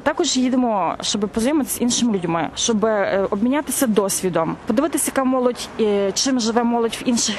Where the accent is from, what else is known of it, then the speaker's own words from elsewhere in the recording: Yavoriv, Lviv Oblast, Ukraine; now in Lviv, Ukraine; 24 роки мені, я з Яворова. Живу зараз у Львові.